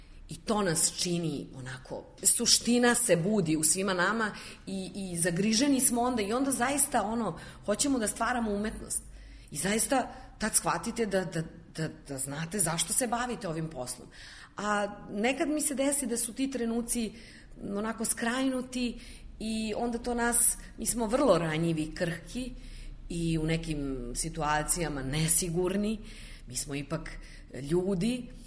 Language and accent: Serbian; Ruma, Vojvodina, Serbia; born there; also born or lived in Novi Sad; now in Belgrade, Serbia; ja sam rođena u Rumi, završila sam studije u Novom Sadu